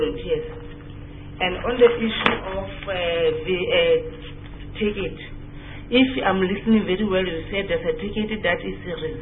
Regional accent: Free State, South Africa; English is a second language; Unfortunately, I'm coming from the Free State. When I'm going to home, I'm flying from Cape Town to Bloemfontein.

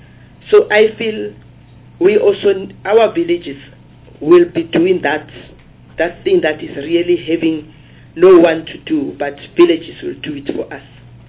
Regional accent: Midvaal, Gauteng, South Africa; I'm coming from Midvale, which is a place in the Vaal, and there is a place there in one of the villages called Makoko.

